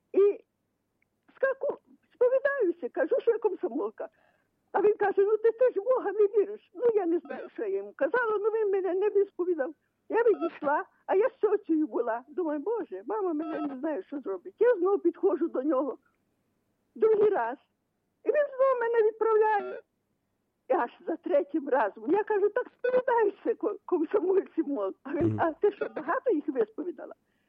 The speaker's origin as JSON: {"language": "Ukrainian", "town": "Khmelnytskyi", "region": "Khmelnytskyi Oblast", "country": "Ukraine", "said": "Я сама з Хмельницька, від городка я 20 кілометрів живу."}